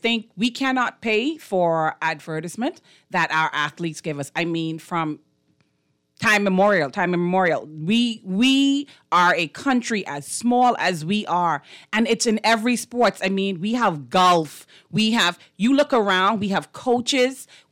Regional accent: Bahamas; The Bahamas. I'm from the Bahamas. You know? Some people don't even know where we are.

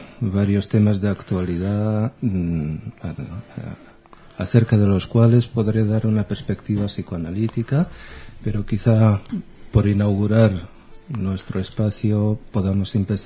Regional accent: Israel; accent: a strange mix; moved away as an adult; also born or lived in Lisbon, Portugal; now in Madrid, Spain; mi acento es una mezcla rara, porque yo nací en Lisboa, concretamente en el año 59, y la adolescencia la pasé en Israel, donde cursé mis estudios de bachillerato, y desde entonces vivo en Madrid, desde el 78

